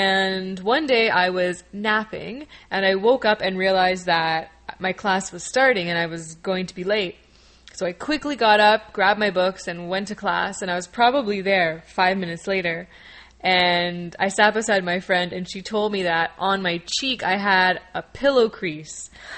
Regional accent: Ontario, Canada; but I'm from Ontario, which has Toronto, which is a pretty well-known Canadian city

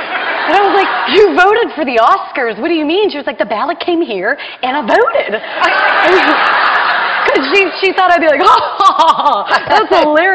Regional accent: Kentucky, United States; Kentucky.

